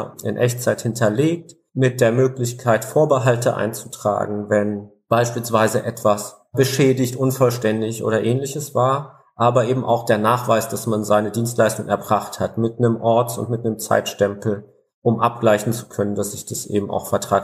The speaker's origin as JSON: {"language": "German", "region": "Northern Germany", "country": "Germany", "said": "weil wir als Norddeutsche, vielleicht gibt es das im Süden ähnlich, da auch einen gewissen Lokalpatriotismus gerne haben"}